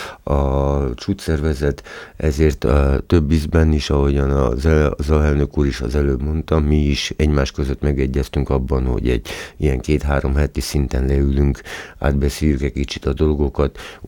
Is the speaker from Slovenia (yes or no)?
yes; Mura, Slovenia; akkor meg mindannyian muravidéki magyarok vagyunk